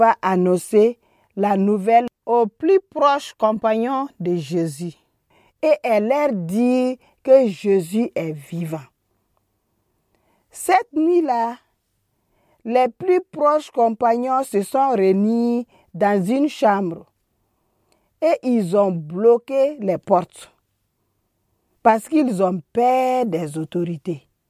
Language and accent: French; Burkina Faso; Je suis du Burkina.